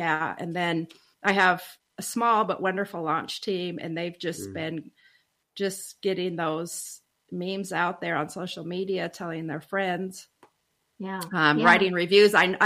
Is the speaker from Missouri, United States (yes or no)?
no; Spokane, Washington, United States; also born or lived in Colville; that's where I was actually okay. born. I was raised in Spokane.